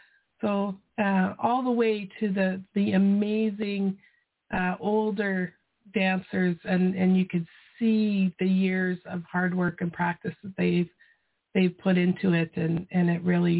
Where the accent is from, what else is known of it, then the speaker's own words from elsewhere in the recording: Saskatchewan, Canada; born there; I love Saskatchewan. I was born in Saskatchewan.